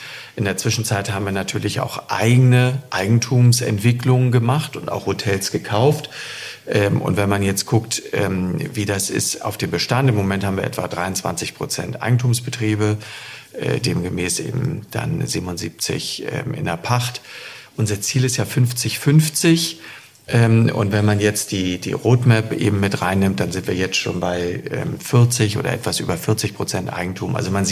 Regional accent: Hamburg, Germany; Ich komme aus Hamburg, also Hamburg finde ich auch ganz toll.

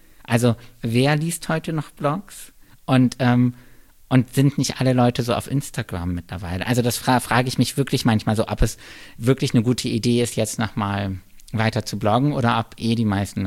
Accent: Bremen, Germany; so weit entfernt wie möglich von meiner Heimatstadt irgendwo hinzugehen. Und dann habe ich angefangen, Kulturwissenschaft in Bayreuth zu studieren, weil Bayreuth, Bremen, das ist so schon recht weit entfernt.

